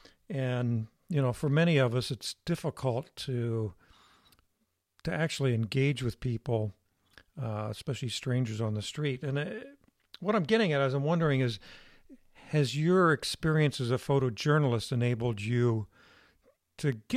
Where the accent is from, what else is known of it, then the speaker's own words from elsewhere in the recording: East Liverpool, Ohio, United States; But, I was in my hometown. I grew up in a little town of East Liverpool, Ohio, right on the Ohio River.